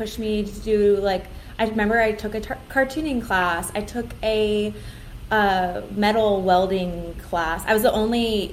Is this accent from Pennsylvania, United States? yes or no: yes; Philadelphia, Pennsylvania, United States; And because I grew up in Philadelphia, so I didn't want to go to school right there.